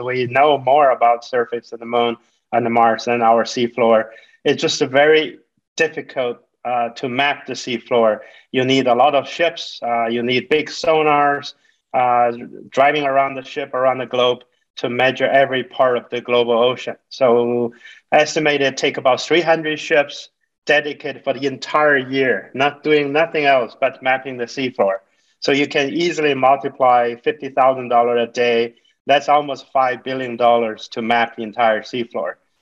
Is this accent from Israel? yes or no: no; China; moved away as an adult; also born or lived in United States; I grew up in China. I got a bachelor degree in college in physics.